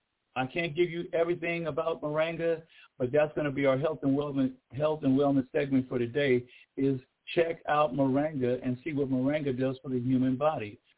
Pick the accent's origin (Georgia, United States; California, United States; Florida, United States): California, United States; Los Angeles; and to all of the people that I grew up with in the Baldwin Hills area, sending out much love to you right now.